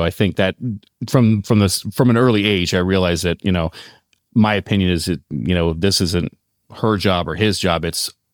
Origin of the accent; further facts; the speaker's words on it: Maslin, Ohio, United States; born there; I was born in Ohio, in a little town. The actual birthplace that I was born, not where I lived, but where I was born, is called Maslin, Ohio.